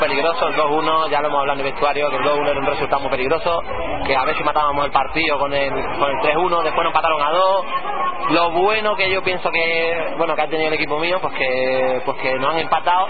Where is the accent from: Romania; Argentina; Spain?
Spain; Málaga, Andalusia; Incluso yo soy de Málaga